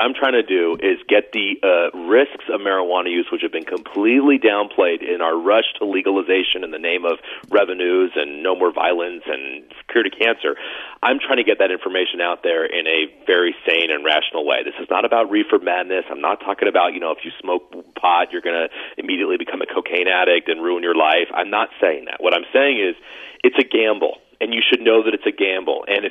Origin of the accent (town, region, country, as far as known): Anaheim, California, United States; born or raised there